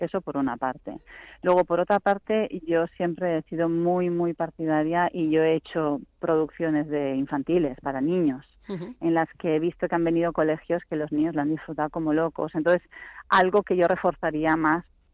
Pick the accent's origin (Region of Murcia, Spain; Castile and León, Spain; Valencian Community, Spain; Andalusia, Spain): Valencian Community, Spain; Valencia; Sí, yo soy de Valencia.